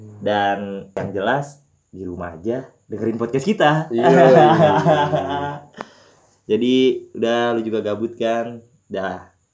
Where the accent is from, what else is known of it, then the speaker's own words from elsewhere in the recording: Bandung, West Java, Indonesia; Gue kan dari Bandung ya, gue kangen banget masakan Sunda, kayak seblak, cemilan-cemilannya lah, cilok.